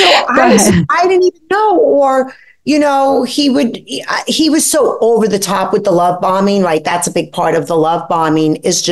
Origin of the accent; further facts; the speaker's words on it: Brooklyn, New York, United States; And I grew up poor in Brooklyn with a single mom.